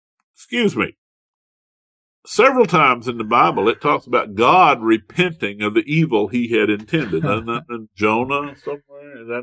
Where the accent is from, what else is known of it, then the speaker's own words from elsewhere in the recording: United States; I can say I'm an American